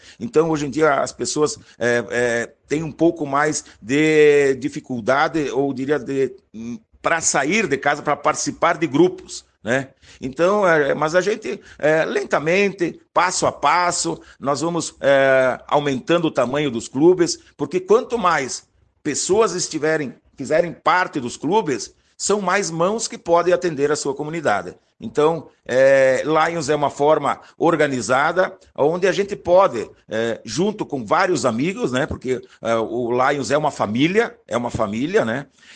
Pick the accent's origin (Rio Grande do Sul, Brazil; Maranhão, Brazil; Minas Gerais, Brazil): Rio Grande do Sul, Brazil; Vacaria; now in Flores da Cunha, Brazil; Até porque Vacaria é minha terra natal. Então, hoje eu resido lá em Flores da Cunha, mas eu sou natural desta linda e magnífica cidade de Vacaria